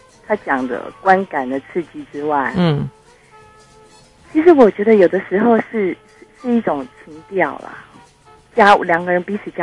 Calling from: Taipei, Taiwan; 我是台北的

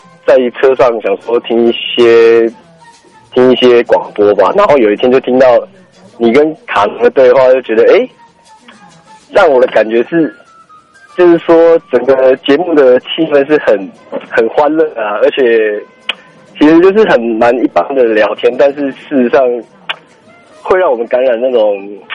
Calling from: Taipei, Taiwan; 我是台北的

